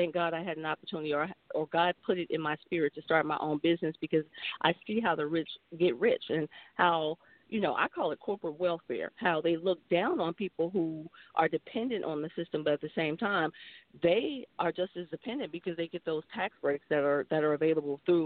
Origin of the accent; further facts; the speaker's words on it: Millville, United States; being that I come from Millville, I lived in Millville. I come from the hood.